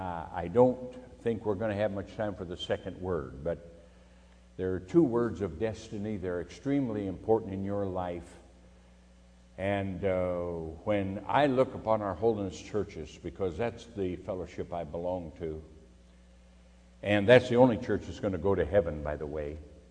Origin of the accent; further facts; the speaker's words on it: Alabama, United States; I'm from Alabama. I see it down there.